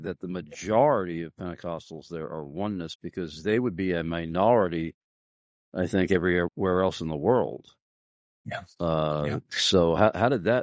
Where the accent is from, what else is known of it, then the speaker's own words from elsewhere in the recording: Long Island, New York, United States; Yeah, I can remember growing up on Long Island, there was a prominent Roman Catholic newspaper called the Long Island Catholic.